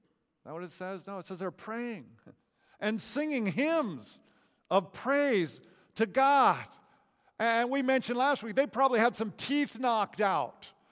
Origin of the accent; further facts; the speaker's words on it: California, United States; You know, I don't often say it, but I grew up in California. Did you know that?